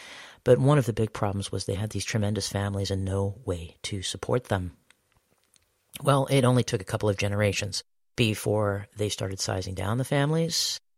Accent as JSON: {"language": "English", "country": "United States", "said": "And while I might agree with that as an American, as someone who grew up in that context"}